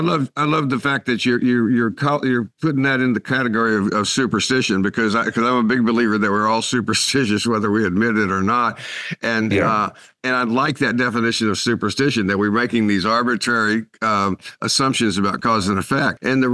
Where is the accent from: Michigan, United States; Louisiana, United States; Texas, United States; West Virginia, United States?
Texas, United States; I grew up in West Texas. I grew up with people trying to save my soul, you know, which is very irritating.